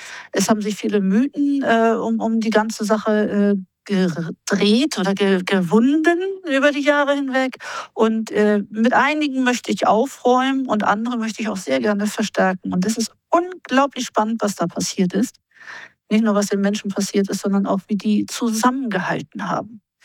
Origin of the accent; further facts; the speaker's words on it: Hamburg, Germany; ich bin ja gebürtige Hamburgerin und meine Großeltern haben immer über die Sturmflut geredet